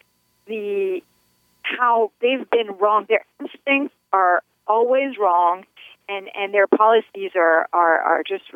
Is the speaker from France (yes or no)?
yes; France; I'm also an American, but yes, I am French.